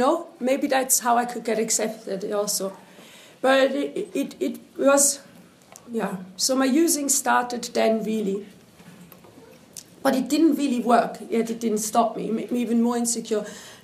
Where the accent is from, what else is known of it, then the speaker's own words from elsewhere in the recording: Switzerland; English is a second language; As you can hear, I'm not from England. I'm from Switzerland. My mother is Algerian. I grew up there.